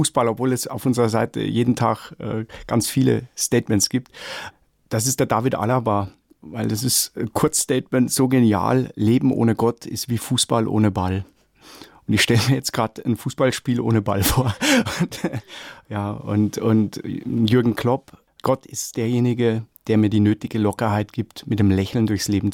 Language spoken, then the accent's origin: German; Coburg, Bavaria, Germany; Ich bin in der Diaspora in Coburg groß geworden und habe einfach einen gelebten Glauben, auch mit jedem Sonntag in die Kirche, aber einen entspannten Glauben, der mich bis heute trägt.